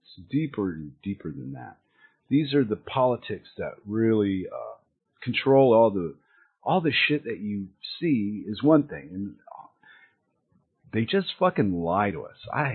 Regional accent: United States; But I'm American, so I'm trained to be, you know, aware of what's coming around the corner

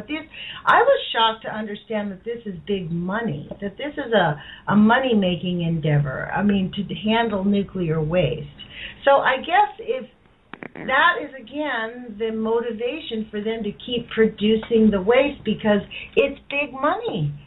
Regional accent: United States; but frankly, as an American, I'll be very honest with you.

